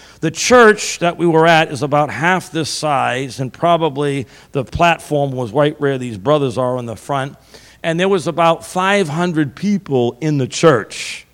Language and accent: English; Massachusetts, United States; So in 1977, I'm from Massachusetts, and I had enrolled at Eastern Nazarene College in South Boston, in a city called Quincy, Mass.